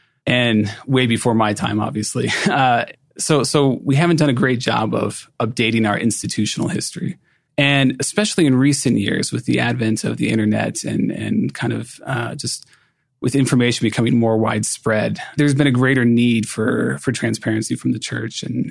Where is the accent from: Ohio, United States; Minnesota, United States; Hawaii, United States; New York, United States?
Ohio, United States; Cincinnati; So Cincinnati, I grew up in Cincinnati, and Kirtland is about 4 hours away by car.